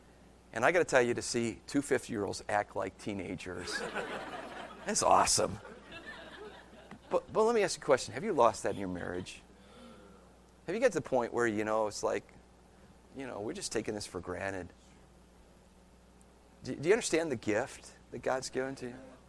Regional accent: Cleveland, Ohio, United States; I grew up in Cleveland, Ohio. You know, my parents weren't wealthy. They were just working class people.

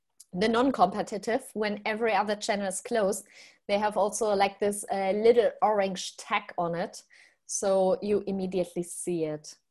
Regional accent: Germany; accent: German; My German accent is beautiful.

